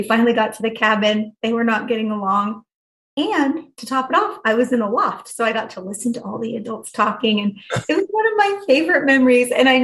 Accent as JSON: {"language": "English", "town": "Kirkwood", "country": "United States", "tie": "born or raised there", "said": "So anybody that's local to where I grew up in Kirkwood"}